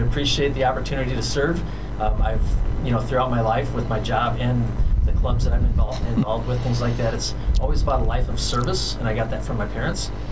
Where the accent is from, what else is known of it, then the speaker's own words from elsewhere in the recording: Sioux City, Iowa, United States; you know, I came from Sioux City, and you can get too big and some of the negative things that come with too much growth.